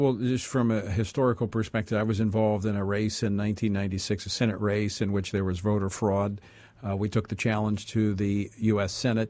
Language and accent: English; Louisiana, United States; What came out of that 96 race in my home state of Louisiana, we didn't win the race